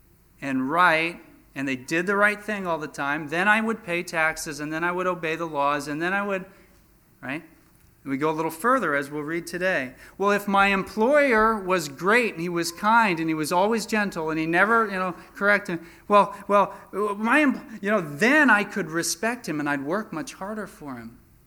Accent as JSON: {"language": "English", "town": "Philadelphia", "region": "Pennsylvania", "country": "United States", "said": "And of course, you know, Josh is from Missouri. I'm from Philadelphia. John is from California."}